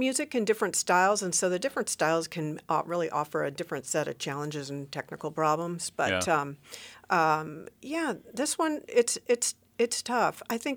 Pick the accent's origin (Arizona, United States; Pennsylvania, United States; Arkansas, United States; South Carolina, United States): Arizona, United States; Tucson; born there; And I was born in Tucson.